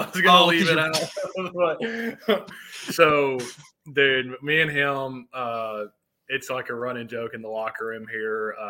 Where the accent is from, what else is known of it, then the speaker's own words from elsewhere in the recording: Loretto, Tennessee, United States; I'm from Loretta, Tennessee, and he's from Florence, Alabama. So it was funny because we actually grew up 30 minutes from each other.